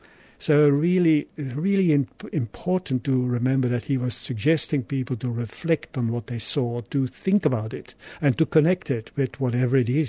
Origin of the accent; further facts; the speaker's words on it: Belgium; Myself, I'm from Belgium, obviously, and Belgium at that stage, certainly wall-to-wall Catholicism and floor-to-ceiling, I would add. But very importantly, that was the time of John the 23rd when I grew up